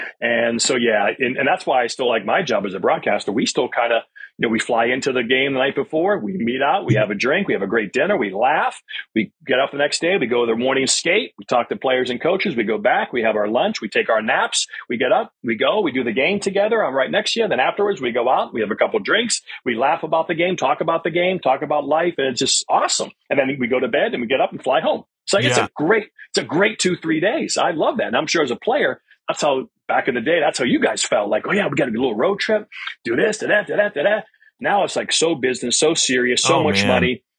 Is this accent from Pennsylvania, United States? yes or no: yes; Pennsylvania, United States; also born or lived in Ohio; I grew up in Pennsylvania and Ohio, but every year my dad took his 2 weeks vacation from Sears, his job at Sears, and we would drive to South Boston.